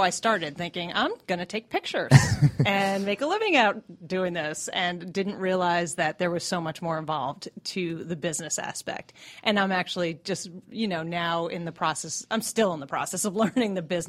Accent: Boston, Massachusetts, United States; moved away as an adult; now in Atlanta, United States; I am a fairly recent transplant to Atlanta. I'm from Boston and moved here about 5.5 years ago.

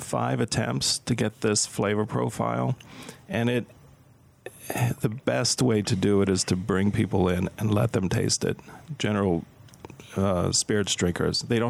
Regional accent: Pennsylvania, United States; I grew up in Pennsylvania, so I was used to trees and forests

